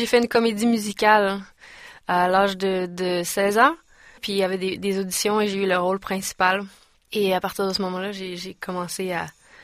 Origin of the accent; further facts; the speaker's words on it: Mascouche, Quebec, Canada; now in Montreal, Canada; Non, j'habite à Montréal maintenant, mais je viens de Mascouche, oui.